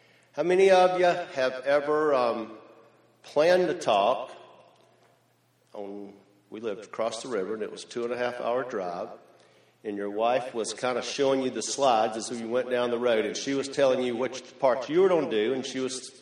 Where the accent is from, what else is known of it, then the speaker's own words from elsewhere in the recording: Ridge Spring, South Carolina, United States; We're from Ridge Spring, South Carolina.